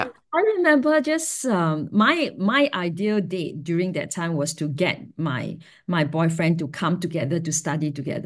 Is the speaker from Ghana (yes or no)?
no; Singapore; And growing up in Singapore is a fiercely heteronormative society.